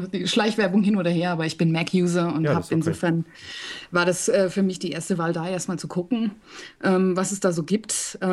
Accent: Herdecke, North Rhine-Westphalia, Germany; born there; Ich kenne nicht mal meine Geburtsstadt. Also ich kenne ihren Namen. Das ist Herdecke an der Ruhr, irgendwo im Ruhrpott.

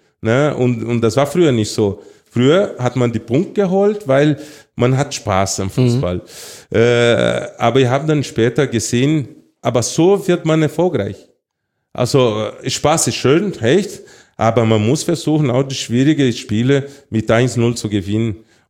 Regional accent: Brazil; also born or lived in Munich, Germany; Brasilien, ich bin aufgewachsen in Brasilien geboren, aber die Zeit, dass ich hier in Deutschland gelebt habe und sogar in München, das 6 Jahren war

